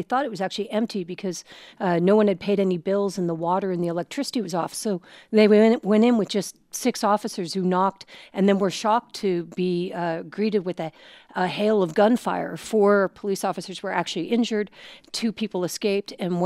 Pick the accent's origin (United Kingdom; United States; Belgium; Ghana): Belgium; Brussels, Brussels-Capital Region; born there; first language fr; English is a second language; Well, I was actually born in Brussels, and French is my first language, so I know Brussels very well.